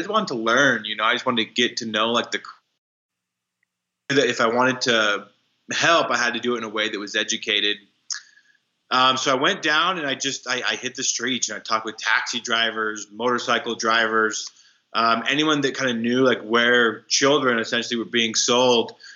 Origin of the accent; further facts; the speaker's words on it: Wyoming, United States; I grew up in Wyoming, and so it's two very different worlds